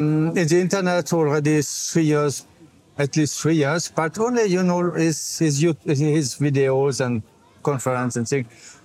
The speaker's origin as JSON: {"language": "English", "region": "Geneva", "country": "Switzerland", "first_language": "French", "second_language": "English", "lives_now": "Zurich, Switzerland", "said": "Born in Geneva, speak French, but make my life in Zurich, so speak German and English."}